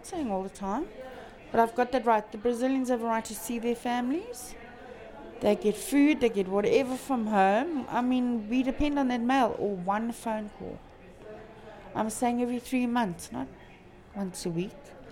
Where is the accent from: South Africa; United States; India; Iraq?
South Africa; Well, I'm South African.